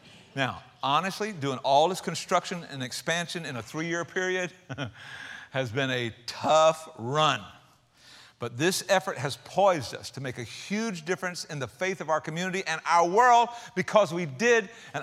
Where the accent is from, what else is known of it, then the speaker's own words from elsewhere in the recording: South Carolina, United States; Dude, I'm from South Carolina. What'd y'all expect, right?